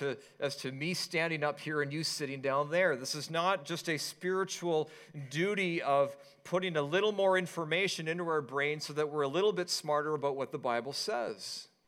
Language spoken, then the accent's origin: English; Vancouver, British Columbia, Canada; where I grew up in Vancouver